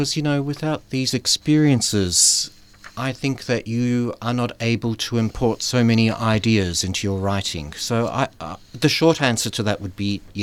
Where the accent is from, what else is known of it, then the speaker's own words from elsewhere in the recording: Australia; We came here in the late 60s. Growing up in Australia, it was an interesting time because it was a boom period.